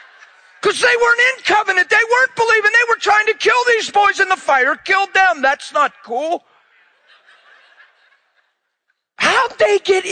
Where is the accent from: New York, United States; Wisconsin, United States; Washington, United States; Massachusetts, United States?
New York, United States; New York City; I don't know about you, but I grew up in New York City.